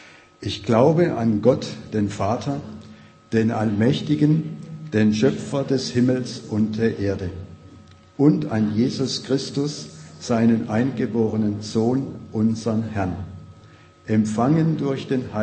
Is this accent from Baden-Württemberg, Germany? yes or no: yes; Baden-Württemberg, Germany; Ich komme nämlich aus Baden.